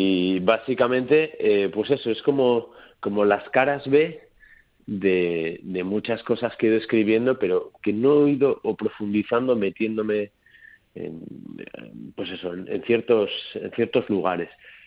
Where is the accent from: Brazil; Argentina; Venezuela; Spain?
Spain; San Sebastián, Basque Country; also born or lived in Barcelona; Yo me vine a Donosti, de donde soy, aquí al lado, hace 15 años, 14 años, perdón.